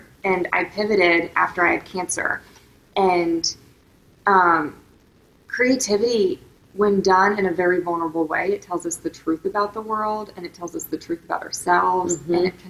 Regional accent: Oklahoma, United States; And I grew up in Oklahoma, and that, you know, was interesting.

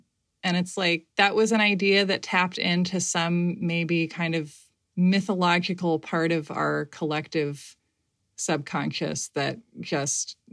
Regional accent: United States; But I have only experienced being an American.

